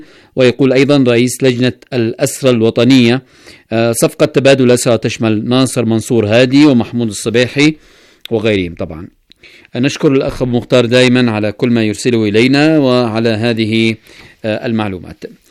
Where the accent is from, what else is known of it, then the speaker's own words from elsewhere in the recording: Yemen; وأننا أبناء اليمن